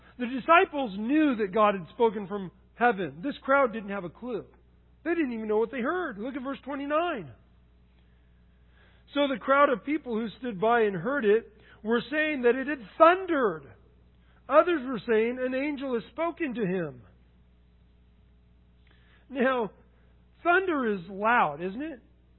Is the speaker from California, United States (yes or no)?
yes; California, United States; I grew up in California, you know.